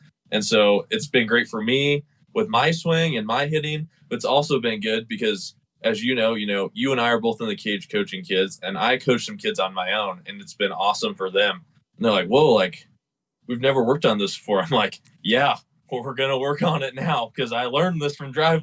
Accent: Arvada, Colorado, United States; I'm from Arvada, Colorado.

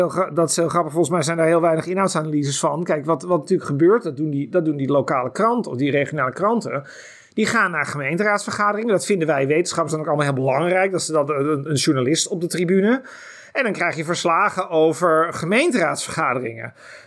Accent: Den Helder, North Holland, Netherlands; born there; ik praat graag over mijn geboorteplaats in Den Helder. Dat is veel kleiner.

